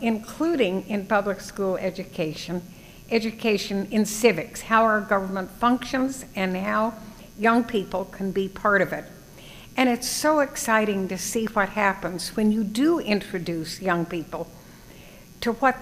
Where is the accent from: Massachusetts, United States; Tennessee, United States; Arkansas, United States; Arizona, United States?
Arizona, United States; But I think I'm from Arizona, as you know, and there's something about the western states